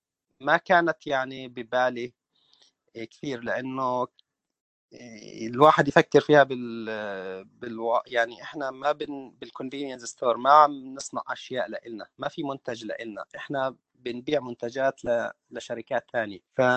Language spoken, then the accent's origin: Arabic; Palestine; now in Australia; اجيت أنا من فلسطين، أنا والعائلة، على أستراليا. الوالد كان سابقنا بثلاث سنين.